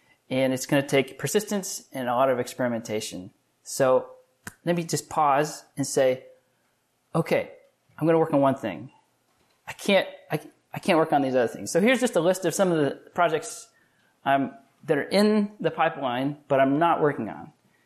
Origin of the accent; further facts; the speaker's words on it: Midwest, United States; As a Midwesterner, a middle child of seven kids, it's true, though.